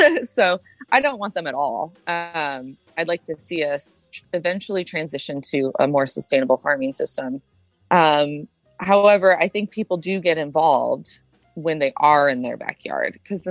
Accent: Michigan, United States; not at all. In fact, I grew up outside Detroit. So for me, up until CAFOs wanted to move into my neighborhood, food came from the grocery store.

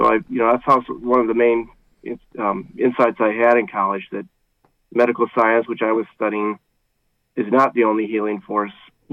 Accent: Fort Dodge, Iowa, United States; because we're both from Iowa, but we both have very strong central Iowa roots. I grew up in Fort Dodge.

